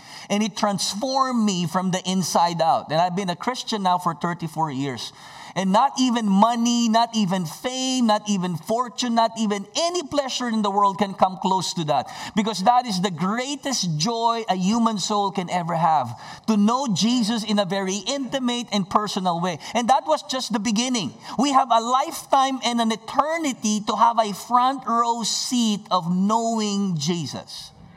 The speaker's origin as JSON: {"language": "English", "country": "Philippines", "said": "I don't know about you, but as a Filipino, I love basketball."}